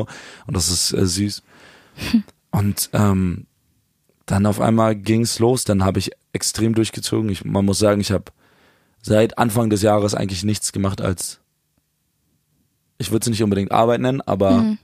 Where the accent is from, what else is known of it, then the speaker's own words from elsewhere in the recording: Berlin, Germany; wenn man Berlin mit der richtigen Liebe als Berliner Junge begegnet